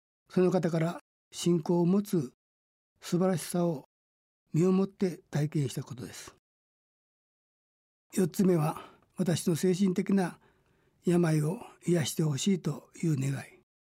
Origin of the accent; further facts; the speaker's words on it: Kochi, Japan; also born or lived in Manchuria; 私は1943年満州で生まれましたが、2歳半で敗戦により日本に引き上げてきました。